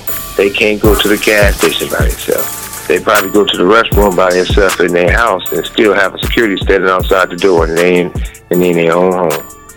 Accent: Compton, California, United States; growing up in Compton, my mother and my father always played music.

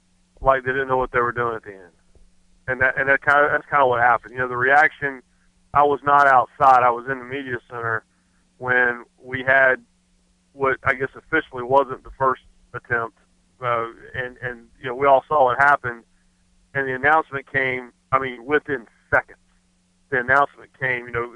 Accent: Rockingham, North Carolina, United States; I'm from Rockingham. And, you know, I grew up watching Dale Sr. Win championships

